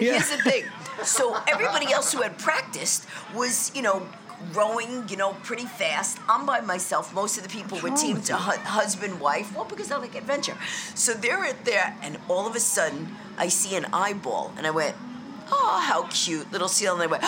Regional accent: Queens, New York, United States; Okay, I grew up in Queens.

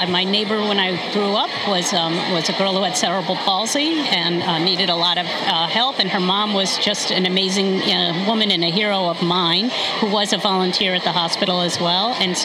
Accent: Rye, New York, United States; now in White Plains, United States; I grew up in Rye, and I live in White Plains.

